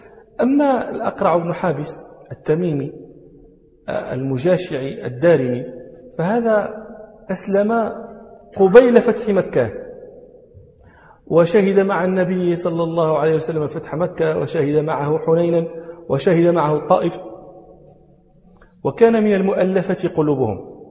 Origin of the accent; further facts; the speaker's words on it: Morocco; من أمثلة ذلك عندنا في المغرب جبال المنسوب إليهم يقولون فيه جبلي